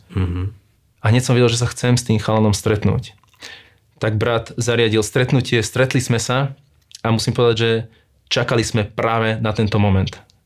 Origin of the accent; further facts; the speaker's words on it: Šaľa, Nitra Region, Slovakia; also born or lived in London; späť v mojom rodnom meste, kde som vyrastal. Bolo to mesto Šala.